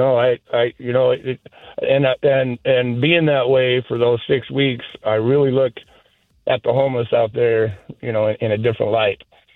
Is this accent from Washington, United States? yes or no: yes; Yakima, Washington, United States; Well, I'm actually from Yakima, Washington, but I've had a business over in New Hampshire for the last 2.5 years